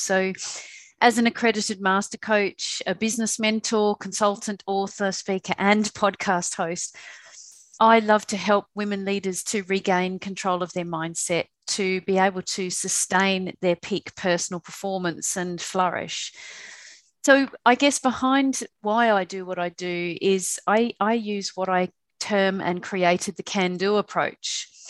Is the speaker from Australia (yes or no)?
yes; Perth, Western Australia, Australia; also born or lived in Canada / United Kingdom; now in Malaysia; I'm originally from Perth, Western Australia, but I've lived in Canada, the UK, and now Malaysia.